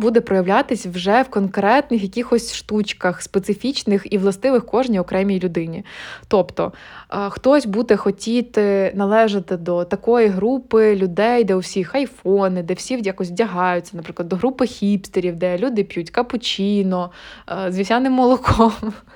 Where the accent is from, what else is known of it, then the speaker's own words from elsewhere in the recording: Chernihiv, Chernihiv Oblast, Ukraine; так як я росла в Чернігові, тобто я росла в обласному центрі, у мене з дитинства не було потреби вміти водити